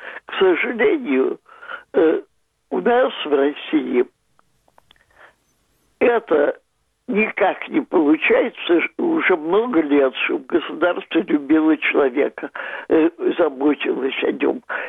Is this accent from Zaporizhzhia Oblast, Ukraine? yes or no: no; Crimea, Ukraine; я сама родом из Крыма, Крым я люблю как свою малую родину.